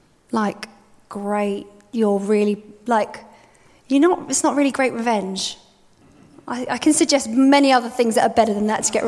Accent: New Zealand; accent: New Zealand; they started whipping me because I had a New Zealand accent. They're trying to whip out my accent. Just speak more British. You sound ridiculous, foreigner. Go home, go to your own country.

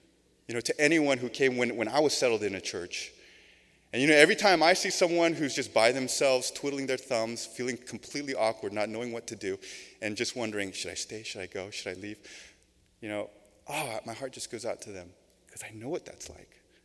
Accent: Sacramento, California, United States; Some of you know, I grew up in Sacramento, and I came down here for college.

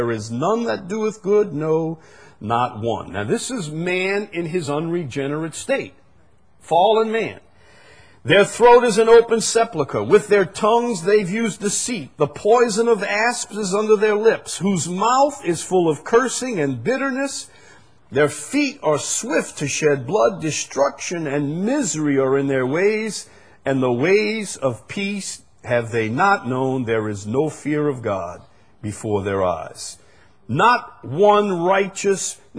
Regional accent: Chalmette, Louisiana, United States; I'm just a simple fellow, but I'm from Chalmette. You can't expect a whole lot from me.

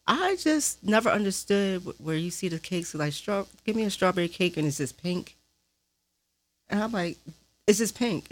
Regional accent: Philadelphia, Pennsylvania, United States; born there

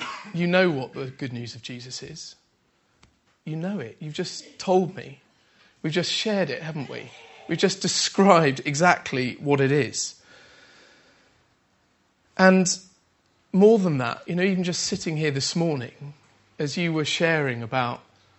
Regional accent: United Kingdom; we're British, we talk about the weather.

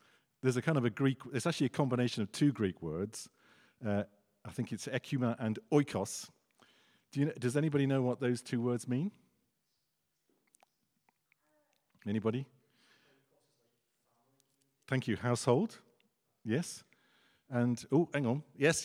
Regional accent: United Kingdom; just because I'm British.

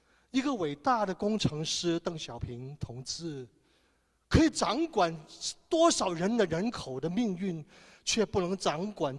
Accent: China; 我们中国人呢，我们也很怕啊

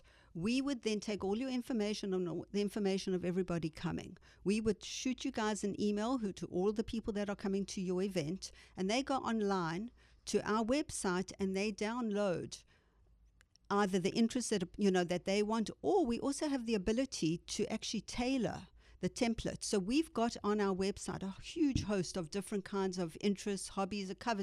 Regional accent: South Africa; now in United States; Oh, the old story of following a gentleman. No, I met my husband in South Africa, and...

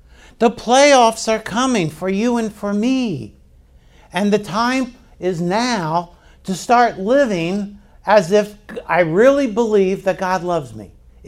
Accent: Baltimore, Maryland, United States; Now, I'm from Baltimore. And something happened last Sunday in Baltimore that changed the way life is on planet Earth.

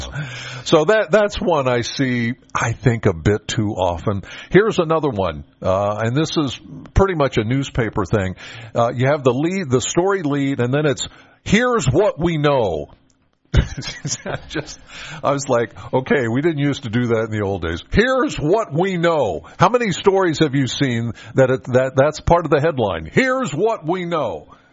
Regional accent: Penns Valley, Pennsylvania, United States; Now, I'm from Penns Valley, all right, and I go to church in Spring Mills.

